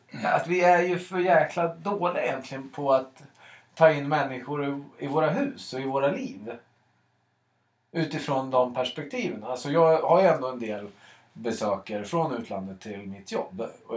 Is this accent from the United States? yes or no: no; Sweden; Jag upplever att jag är väldigt mycket svensk